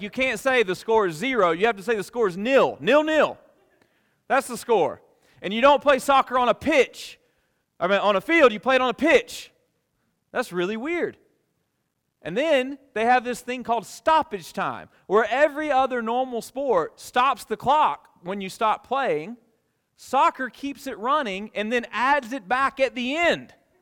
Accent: Alabama, United States; Because I'm American. This is 4th of July. America, right? I grew up in South Alabama.

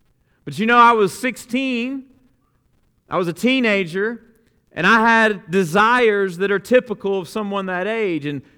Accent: Alabama, United States; You know, I talk to you often about growing up in Alabama and what that was like

